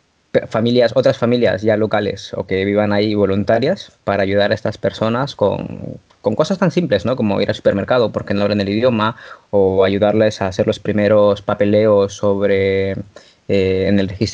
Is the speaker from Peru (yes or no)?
yes; Peru; moved away as an adult; now in Pamplona, Spain; yo cuando vine de Perú a Pamplona con 18 años, pues es... No es diferente, pero es diferente.